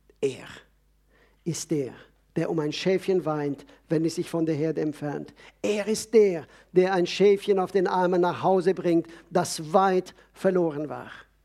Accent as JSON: {"language": "German", "country": "Switzerland", "said": "Es gibt nichts, wo wir als Schweizer nicht mitreden wollen."}